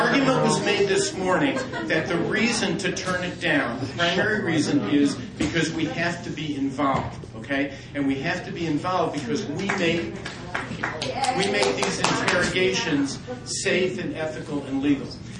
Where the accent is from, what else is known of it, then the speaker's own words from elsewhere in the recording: Chicago, Illinois, United States; I'm a psychologist from Chicago.